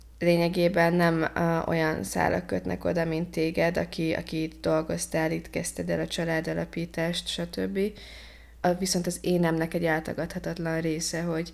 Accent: Ukraine; now in Hungary; ott ugye nem tudtam teljes értékű ukrán lenni, mivel bármennyire is igyekeztem szépen beszélni ukránul, érezhető volt, hogy nem az az anyanyelvem, tehát én akcentussal beszélek a mai napig ukránul. Viszont amikor meg Magyarországra jöttem, akkor itt meg azt éreztem, hogy nem vagyok teljes értékű magyar.

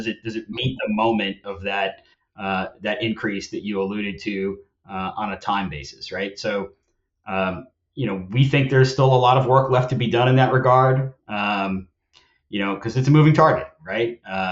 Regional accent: Louisiana, United States; you mentioned earlier, I'm from Louisiana. I've been proximate to this type of these types of events my entire life.

